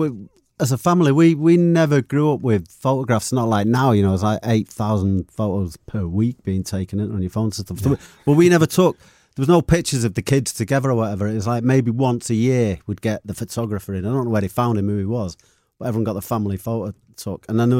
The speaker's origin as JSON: {"language": "English", "town": "Longsight", "region": "North West England", "country": "United Kingdom", "tie": "born or raised there", "said": "I was born in June 1965. I was born in St. Mary's Hospital, just a mile out of town here. I lived in Longsight. I lived in Longsight till I was about, I think it was about 9 years of age."}